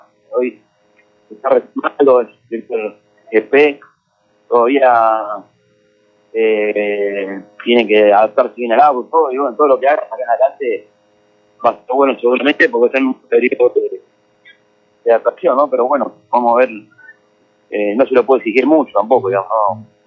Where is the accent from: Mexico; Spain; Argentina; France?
Argentina; como argentino, como automovilista